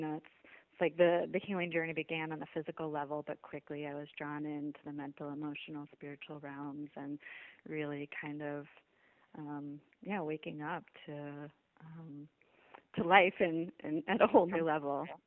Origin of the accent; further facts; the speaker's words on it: Midwest, United States; I grew up in the Midwest and hadn't really had opportunities for different alternative kinds of and holistic orientation around health and healing.